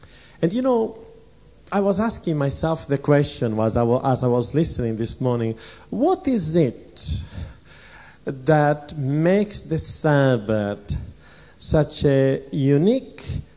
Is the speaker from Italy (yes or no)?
yes; Italy; as I grew up in Italy, I was always a heretic, Protestant, heretical Protestant.